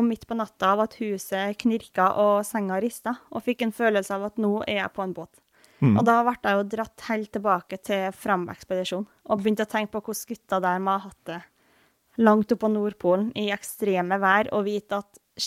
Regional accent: Ørland, Trøndelag, Norway; Det på Ørlandet. Mm. Et forblåst sted uten hverken fjell eller skog.

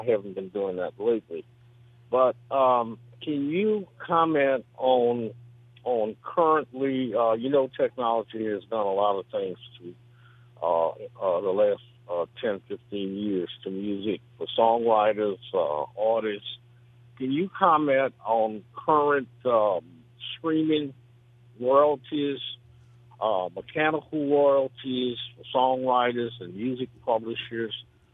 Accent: New Orleans, Louisiana, United States; now in Hattiesburg, United States; I live in Hattiesburg, Mississippi right now, but I'm from New Orleans.

